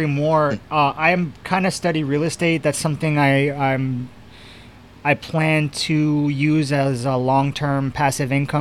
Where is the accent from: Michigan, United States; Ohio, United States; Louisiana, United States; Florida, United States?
Florida, United States; Orlando; I'm tired being from Orlando my whole life